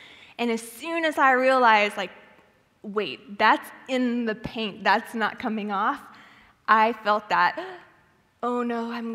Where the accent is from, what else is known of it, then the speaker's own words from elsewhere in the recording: Texas, United States; a little background on me, I grew up in West Texas, so very desert. My closest friend was a 20-minute tractor drive away.